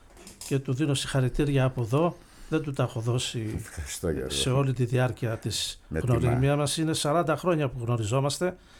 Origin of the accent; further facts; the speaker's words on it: Edessa, Central Macedonia, Greece; μου λέει από πού είσαι, λέω από την Έδεσα, από μέσα λέω όχι, από ένα χωριό, πώς το λένε, Ιδρέα.